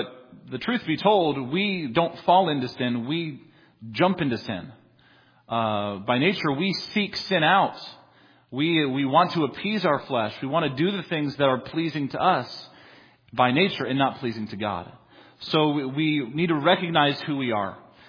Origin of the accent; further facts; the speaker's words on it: Northeast, United States; I grew up in the Northeast and we used to see them all the time.